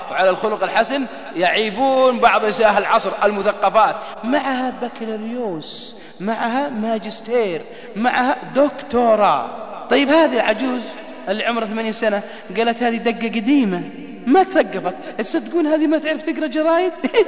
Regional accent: Riyadh, Riyadh Province, Saudi Arabia; ولا عندنا في الرياض وسوق العليا

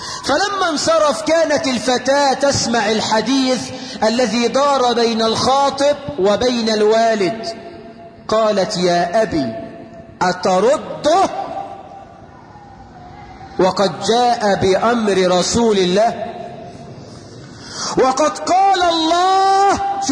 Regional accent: Egypt; اللهم اجعل بلدنا مصر آمنة مطمئنة

